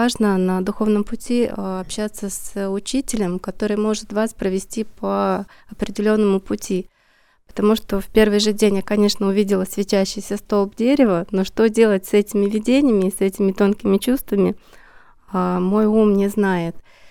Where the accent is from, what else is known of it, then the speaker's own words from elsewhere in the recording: Moscow, Russia; я из Москвы.